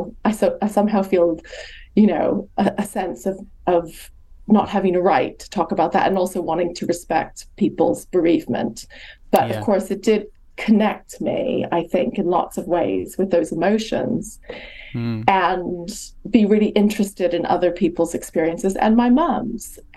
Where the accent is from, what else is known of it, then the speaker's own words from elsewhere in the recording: California, United States; moved away as an adult; now in United Kingdom; So I'm from California originally. Many, many years ago, I was at UCLA as an undergraduate, and I spent a year at Sussex University, and I had an absolutely wonderful time.